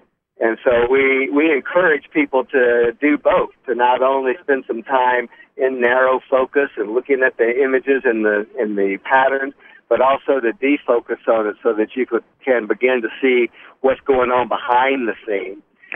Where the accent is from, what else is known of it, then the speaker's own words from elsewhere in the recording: Atlanta, Georgia, United States; You know, when I grew up over there in Atlanta, we were real strict Southern Baptists, almost really primitive, what they call primitive Southern Baptists.